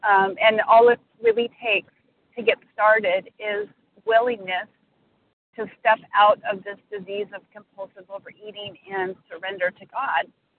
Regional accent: Washington, United States; I'm from Washington State.

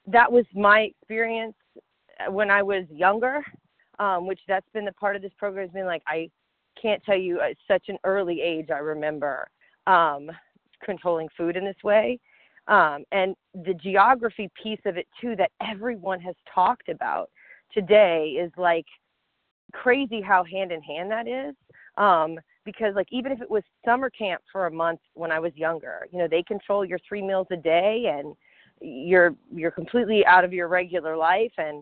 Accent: Louisiana, United States; I'm from Louisiana, guys, and I'm so nervous.

